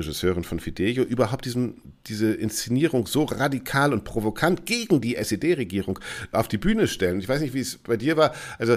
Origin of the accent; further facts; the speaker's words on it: West Germany, Germany; also für mich als Wessi